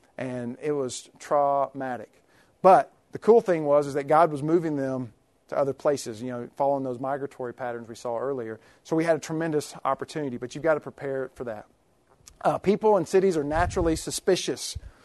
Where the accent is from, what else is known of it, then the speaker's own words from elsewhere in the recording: Kentucky, United States; I'm from Kentucky. I love Kentucky.